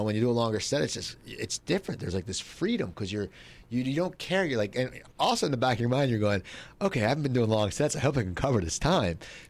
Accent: Cherry Hill, New Jersey, United States; When I did my hometown in Cherry Hill and Marlton, everything's changed since I've been back there.

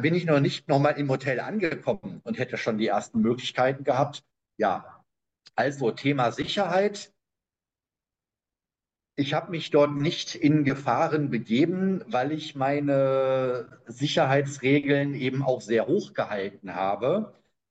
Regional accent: North Rhine-Westphalia, Germany; Aber ich finde es gerade als Westfale mit Amsterdam umsteigen, finde ich das schon mal recht charmant.

